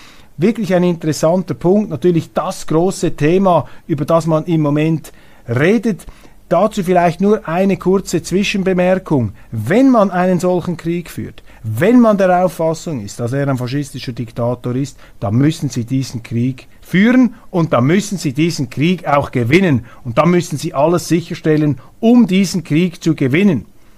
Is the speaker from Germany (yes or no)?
no; Switzerland; Und ich bin ein Schweizer Rechtspositivist